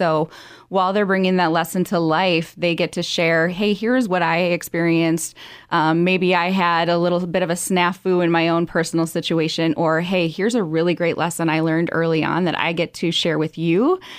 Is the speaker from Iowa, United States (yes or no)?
no; Minnesota, United States; Unfortunately, growing up in Southwest Minnesota, it wasn't something that we had.